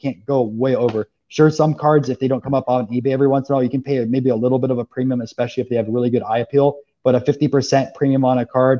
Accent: Orlando, Florida, United States; And I'm from Orlando. So my team over there is the Magic.

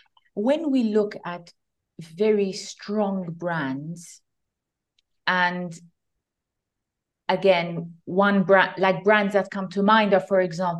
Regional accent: Malta; This is why we are known as Maltese and other people are known as English.

